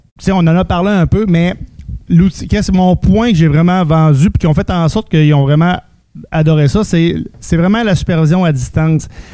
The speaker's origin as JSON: {"language": "French", "town": "Saint-Jean-Port-Joli", "region": "Quebec", "country": "Canada", "said": "Moi, je suis pas un gars de la région de Saguenay-Lac-Saint-Jean. Là, je viens de Saint-Jean-Port-Joli, là, dans Chaudière-Appalaches. J'ai fait 3 ans là. Puis après ça, quand j'ai décidé voir monter des échelons, ben, je suis déménagé dans la région de Québec"}